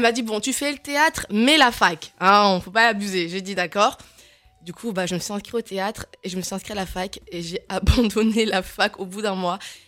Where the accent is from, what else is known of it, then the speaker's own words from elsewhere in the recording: Saint-Denis, Île-de-France, France; born there; Je suis née à Saint-Denis, en Seine-Saint-Denis.